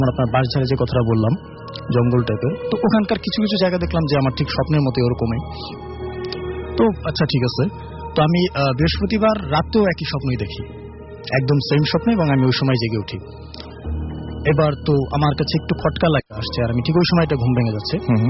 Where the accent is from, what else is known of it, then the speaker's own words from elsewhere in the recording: Mirpur, Dhaka Division, Bangladesh; আমি এসেছি মিরপুর থেকে